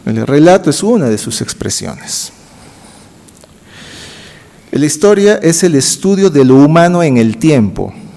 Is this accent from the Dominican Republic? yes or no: no; Peru; siendo un diplomático peruano en ejercicio en el Ecuador